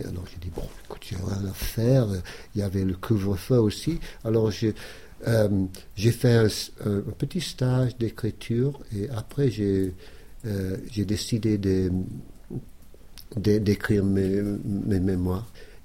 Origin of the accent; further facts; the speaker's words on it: Scotland, United Kingdom; born there; French is a second language; Et ouais, je suis né en Écosse, j'ai toujours ma famille là-bas